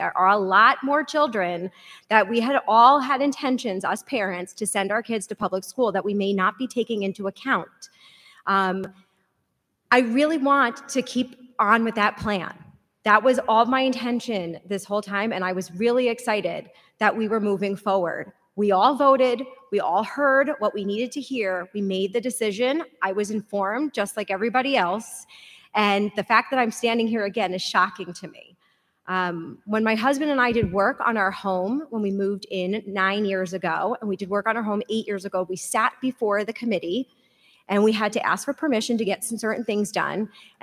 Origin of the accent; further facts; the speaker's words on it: New Jersey, United States; I am a transplant from New Jersey, and I love being here.